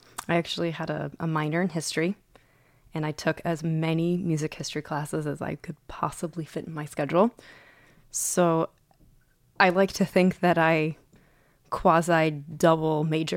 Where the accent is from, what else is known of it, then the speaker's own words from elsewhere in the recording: Ann Arbor, Michigan, United States; I grew up in Ann Arbor, and I actually started music when I was 4 on violin.